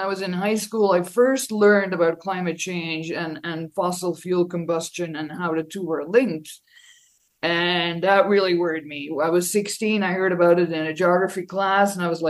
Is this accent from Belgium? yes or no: yes; Belgium; English is a second language; I started studying tree rings for my master's degree back in Belgium. I'm from Belgium originally.